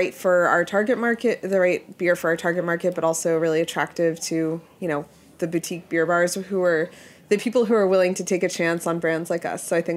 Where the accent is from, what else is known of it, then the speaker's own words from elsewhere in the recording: Pennsylvania, United States; I grew up in Pennsylvania, so the closest.